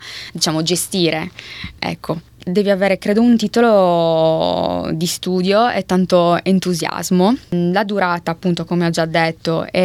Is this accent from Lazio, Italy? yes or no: no; Cagliari, Sardinia, Italy; Precisamente arrivo da Cagliari.